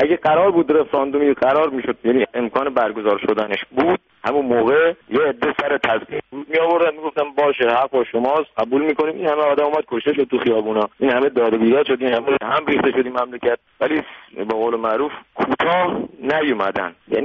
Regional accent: Iran

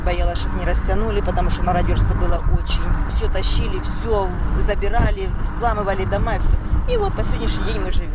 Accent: Ukraine; Ты русский, я украинец. Мы одинаковые.

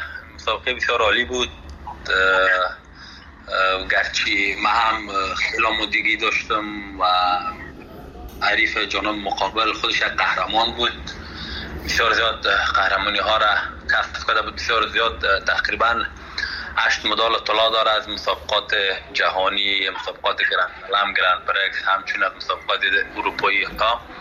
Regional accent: Afghanistan; من به خودم به حیث یک جوان افغان که از افغانستان آمدم مده ایجا به خاطر مسابقه

